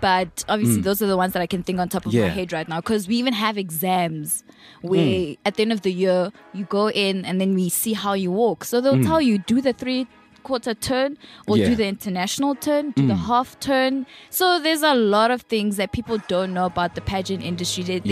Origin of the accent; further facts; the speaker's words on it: Carletonville, Gauteng, South Africa; And so I grew up in Carltonville.